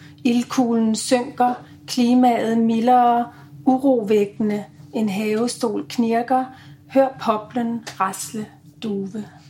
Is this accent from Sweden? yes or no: no; Greenland; jeg er vokset op i Grønland, som jo er verdens største ø